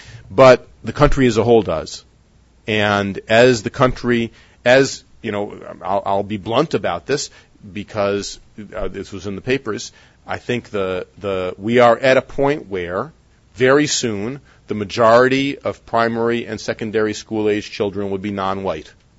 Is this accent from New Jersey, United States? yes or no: no; New York, United States; I come from New York, and I saw the process at work.